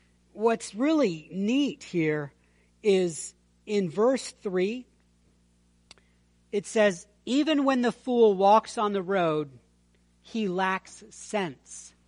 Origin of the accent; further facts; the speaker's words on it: Maryland, United States; So, I remember when I was growing up in Maryland, and I would probably be considered more conservative in Maryland.